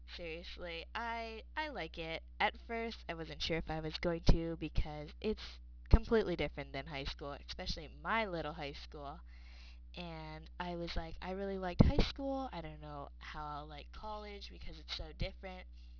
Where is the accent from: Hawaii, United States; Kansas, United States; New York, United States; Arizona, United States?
Hawaii, United States; Kona; I'm from the Big Island of the beautiful state of Hawaii. I was born and raised in a town called Kona